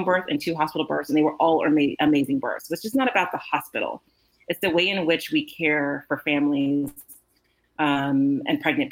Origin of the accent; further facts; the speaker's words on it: Houston, Texas, United States; You know, I'm from Houston, so I cold called a birth center there.